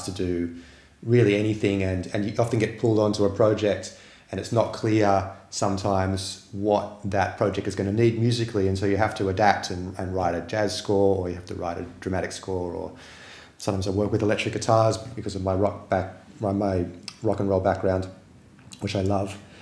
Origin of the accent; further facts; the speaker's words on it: New South Wales, Australia; Yeah, I was born here. I grew up just out of Sydney in quite an unusual way. We didn't have electricity and we were living in the bush.